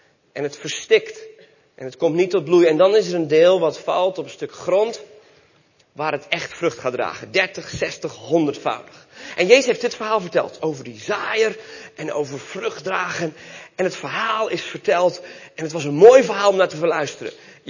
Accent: Flanders, Belgium; Ik ben opgegroeid als zoon van zendelingen in België. Mijn ouders waren zendelingen uit België, dus daar ben ik geboren. Daar ben ik opgegroeid als Nederlander tussen de Vlamingen. Dus ik kan ook de preek in het Vlaams houden.

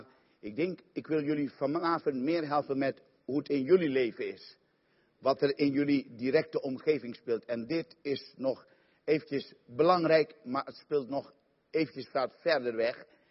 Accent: Suriname; Ik kom uit Suriname, zei ik u.

